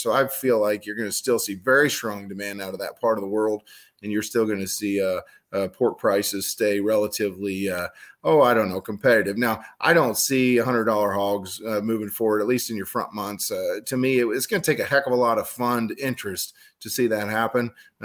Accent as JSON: {"language": "English", "region": "Illinois", "country": "United States", "tie": "born or raised there", "said": "the part of the world that it's coming from is from my home state, from Illinois."}